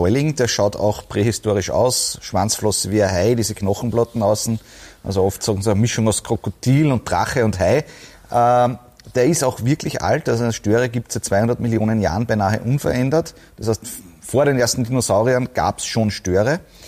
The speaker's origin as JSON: {"language": "German", "town": "Linz", "region": "Upper Austria", "country": "Austria", "tie": "born or raised there", "said": "Gut, ich bin in Linz nahe den Traunauen aufgewachsen"}